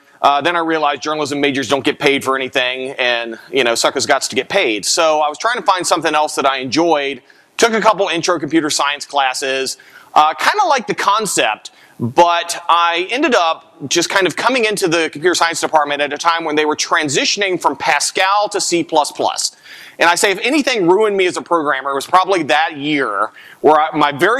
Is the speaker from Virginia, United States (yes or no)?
yes; Cambridge, Virginia, United States; born there; So I was born in Cambridge, Virginia. No, you haven't heard of it. There were not many people there, no four-lane roads, no McDonald's, not a single luxury.